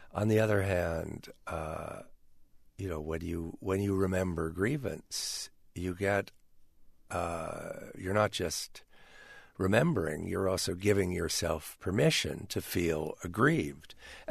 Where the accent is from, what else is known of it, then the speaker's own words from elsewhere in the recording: United States; even though I am an American